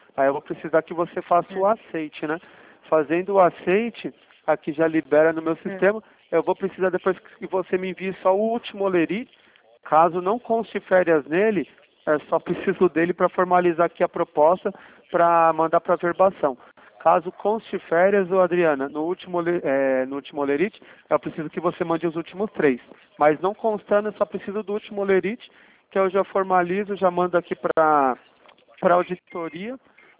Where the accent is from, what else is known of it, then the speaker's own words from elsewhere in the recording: Sorocaba, São Paulo, Brazil; Eu sou aqui de Sorocaba.